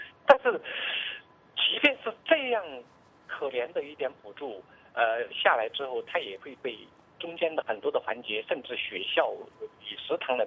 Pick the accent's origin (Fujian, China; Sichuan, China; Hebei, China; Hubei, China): Sichuan, China; Xuanhan; 在四川宣汉县，是我家乡百里峡那个学校